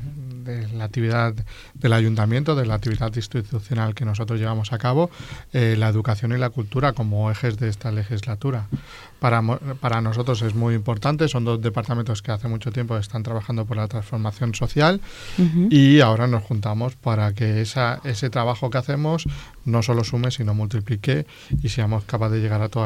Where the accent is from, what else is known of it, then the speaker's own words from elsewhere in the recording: El Prat de Llobregat, Catalonia, Spain; Aunque soy del Prat, también me considero parte del mundo, ¿eh?